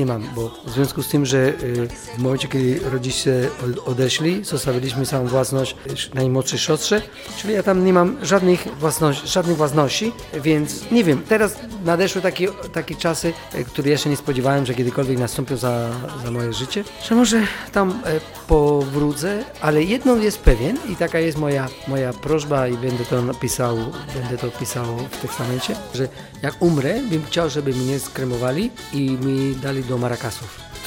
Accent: Cuba; Polish is a second language; now in Poland; że wiem skąd pochodzę, kim jestem i to się potwierdziło przy powrocie po 30 latach, że jednak jestem Kubańczykiem.

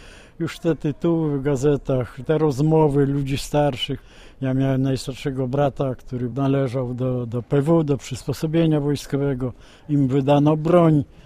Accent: Lida, Grodno Region, Belarus; Ja pochodzę z Lidy, to jest miejscowość obecna Białoruś.

